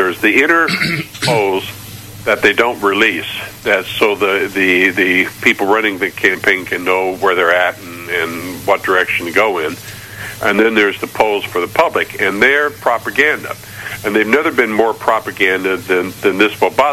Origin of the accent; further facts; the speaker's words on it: Indiana, United States; Mike Pence, who's governor of my home state, he has thousands at his rallies